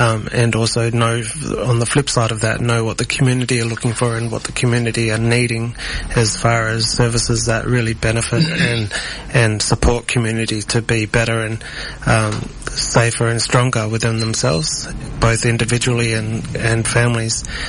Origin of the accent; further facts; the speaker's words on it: Perth, Western Australia, Australia; I love Perth. And born and bred in Perth.